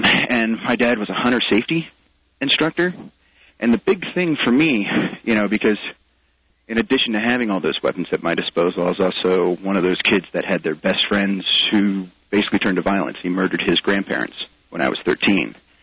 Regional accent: Pennsylvania, United States; I grew up outside of Philadelphia, but it was still agricultural.

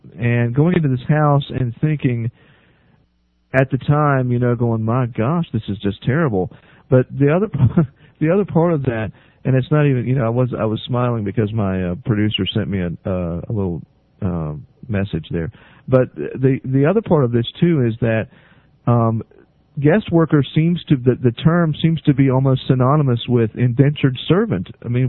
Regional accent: Virginia, United States; I remember growing up in Southern Virginia, which is just, I mean, not far from where I am sitting right now, about 60 miles away

